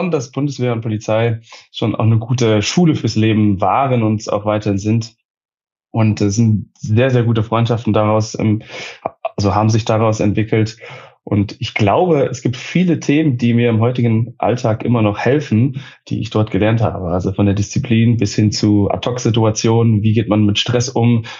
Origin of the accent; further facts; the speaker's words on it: Hesse, Germany; now in Hamburg, Germany; ich war bei der Polizei Hessen und komme auch aus Hessen. Ich komme aus Osthessen, aus der Nähe von Fulda und habe dann, wie gesagt, in Wiesbaden gelebt. Dann habe ich in Berlin gelebt und in Ravensburg studiert und seitdem, seit 2 Jahren jetzt auch noch in Hamburg.